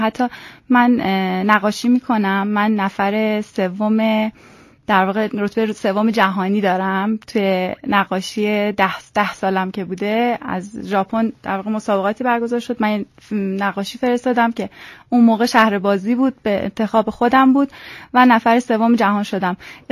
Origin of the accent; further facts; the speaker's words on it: Tehran, Tehran Province, Iran; born there; من متولد تهران هستم و اینکه حالا اون قسمت سالشو به خاطر خانم بودنم فعلا حذفش بکنم، تحصیلات دانشگاهیم رو دانشگاه آزاد تهران عمومی رو گذروندم